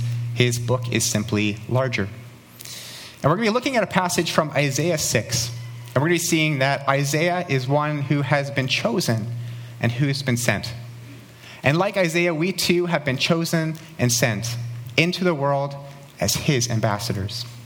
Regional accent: New Westminster, British Columbia, Canada; I grew up in New Westminster, which is a suburb of Vancouver, about a 20-minute drive outside of the Vancouver city limits.

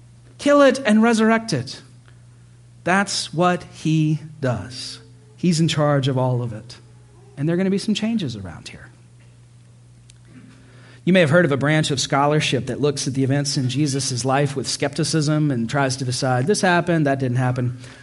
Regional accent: United States; I'm an American. I'm allowed to say this because we're not nice.

